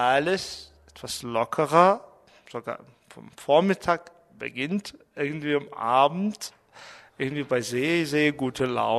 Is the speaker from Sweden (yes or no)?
no; Mongolia; German is a second language; now in Munich, Germany; Also ich kann mich so zum Teil als Münchner bezeichnen, aber andersrum, ich bin auch Mongole geblieben. Und das merkt man auch bei meinem Akzent, dass ich nicht wirklich so Münchner spreche.